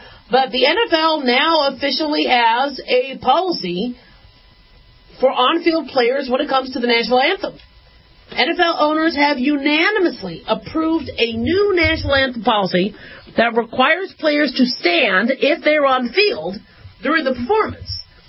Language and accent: English; United States; yeah, I lean one way to the other, but I'm an American first